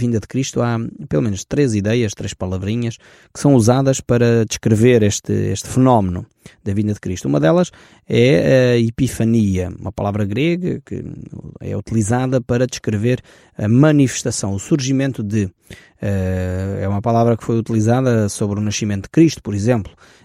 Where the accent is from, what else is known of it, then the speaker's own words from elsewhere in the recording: Portugal; até nós como portugueses